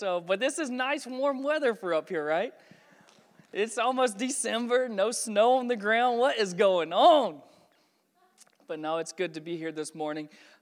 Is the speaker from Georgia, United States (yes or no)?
yes; Georgia, United States; I remember growing up in Georgia, and it was in the depth of my addiction and the depth of my lostness and my darkness that Jesus came down